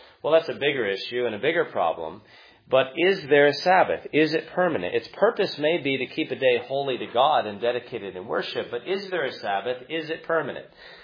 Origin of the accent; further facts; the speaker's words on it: California, United States; I'm from California, and there are still blue laws on the books in some counties forbidding businesses to be open in California.